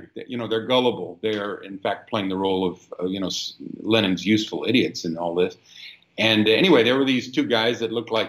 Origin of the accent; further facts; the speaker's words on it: United States; You know, I'm an American. I get to move where I want, and I get to live my life there.